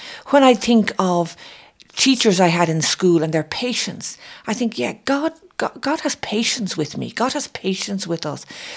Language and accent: English; Ireland; And I think as Irish people, we're really good at that.